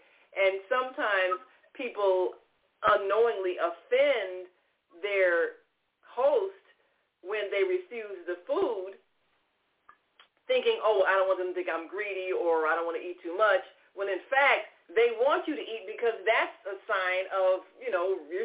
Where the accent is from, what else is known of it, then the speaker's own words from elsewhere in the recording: New Orleans, Louisiana, United States; I was from New Orleans.